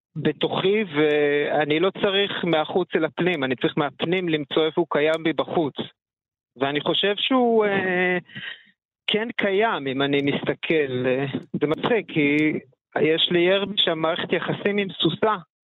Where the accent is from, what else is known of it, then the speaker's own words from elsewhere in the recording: Tel Aviv, Tel Aviv District, Israel; גרנו בתל אביב, אז אתה בתוך תל אביב, אתה, ההורים שלי לא מוכרים, וזאת הייתה המציאות שלי כילד